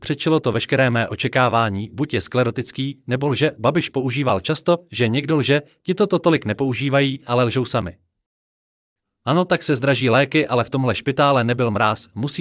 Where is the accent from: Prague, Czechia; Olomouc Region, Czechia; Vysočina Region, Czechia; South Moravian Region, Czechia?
Prague, Czechia; i když jsem z Prahy